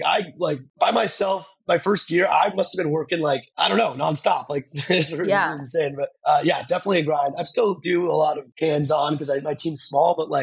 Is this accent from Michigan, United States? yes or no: no; Tucson, Arizona, United States; because I grew up in Tucson, Arizona.